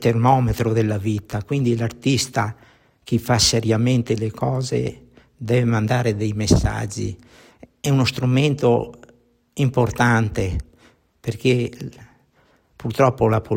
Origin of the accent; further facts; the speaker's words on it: Veneto, Italy; born there; Io sono nato a Mudamae e praticamente il rumore dell'acqua l'ho conosciuto fin da piccolo.